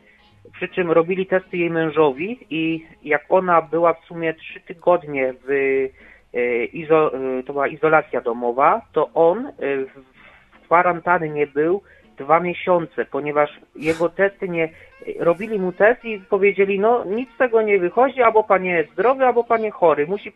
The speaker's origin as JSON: {"language": "Polish", "region": "Silesian Voivodeship", "country": "Poland", "said": "Ja w ogóle jestem ze Śląska, więc z klimatu kopalni tak się moje życie p***szyło."}